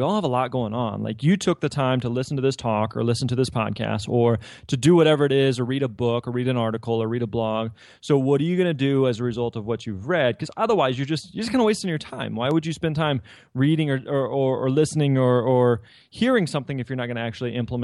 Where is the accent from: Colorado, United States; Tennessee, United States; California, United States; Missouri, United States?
Missouri, United States; Well, I'm born and raised in Missouri, lived here my whole life